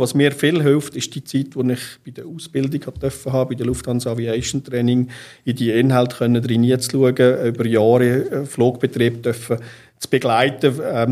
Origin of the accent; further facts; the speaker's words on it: Beromünster, Lucerne, Switzerland; Aufgewachsen bin ich im Raum Beromünster, dort hat es einen grossen Radiosender gehabt, auch der hat fasziniert.